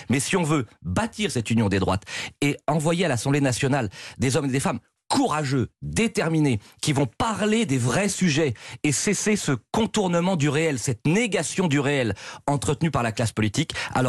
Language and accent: French; France